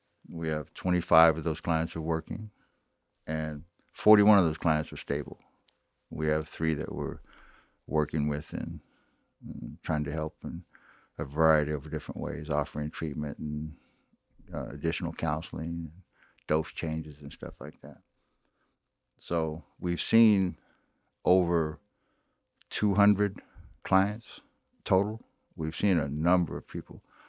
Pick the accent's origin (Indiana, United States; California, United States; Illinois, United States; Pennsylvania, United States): California, United States; Weitchpec; even though I grew up in Wishbeck and went to school here in Hoopa